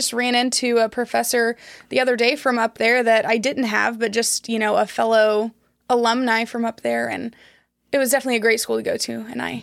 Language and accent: English; Girard, Illinois, United States; but I was raised just an hour away in Girard, Illinois.